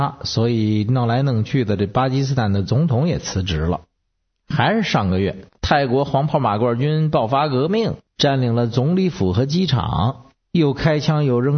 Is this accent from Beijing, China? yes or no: yes; Beijing, China; 我是北京的